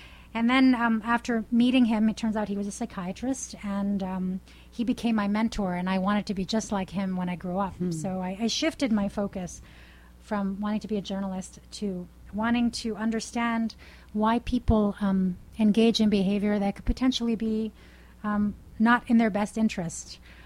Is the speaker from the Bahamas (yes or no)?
yes; Bahamas; I grew up in the Caribbean, and in the 1970s in the Bahamas, there was a big crack cocaine epidemic.